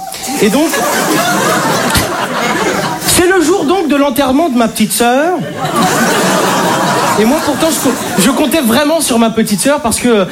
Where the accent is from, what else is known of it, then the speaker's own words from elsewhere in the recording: Algeria; mais quelque part je suis Algérien.